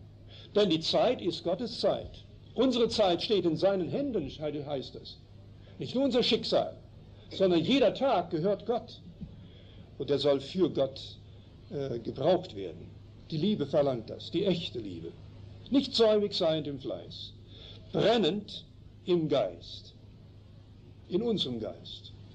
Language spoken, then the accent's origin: German; Canada; first language German; Entschuldigen Sie, aber meine Muttersprache ist Deutsch. Ich bin nicht nur Kanadier, sondern meine Muttersprache ist Deutsch.